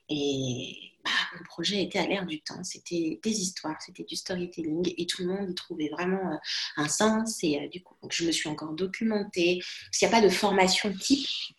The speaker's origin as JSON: {"language": "French", "region": "Kinshasa", "country": "DR Congo", "moved": "yes", "said": "quand j'étais dans mon pays d'origine à Kinshasa"}